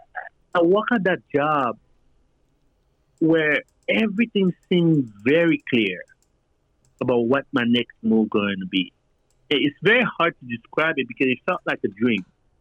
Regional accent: Brooklyn, New York, United States; I didn't want it to come from New York, although I grew up in Brooklyn. I know that too well.

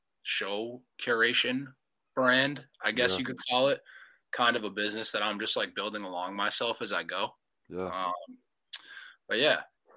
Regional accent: Massachusetts, United States; moved away as an adult; now in Los Angeles, United States; Like I said … I'm from Mass. I live in LA now. I moved out here in 2019

